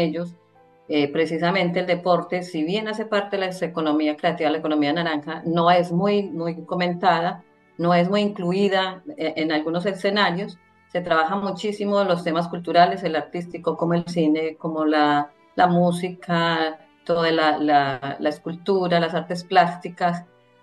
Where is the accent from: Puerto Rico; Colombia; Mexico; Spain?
Colombia; Efectivamente, soy de Colombia.